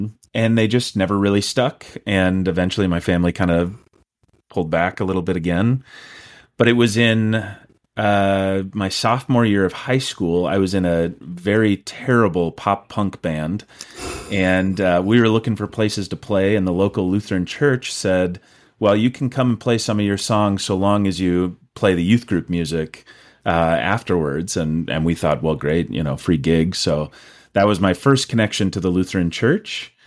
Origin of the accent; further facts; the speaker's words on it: Rosemount, Minnesota, United States; I grew up in Rosemount, Minnesota, so just south of the Twin Cities here, but most of my family's from northern Minnesota.